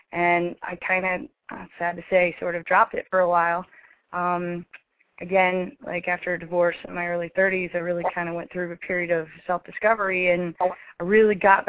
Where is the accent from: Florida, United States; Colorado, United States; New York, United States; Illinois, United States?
Florida, United States; St. Petersburg; Well, I was born and raised in Florida, St. Petersburg, Florida area. Been here most of my whole life.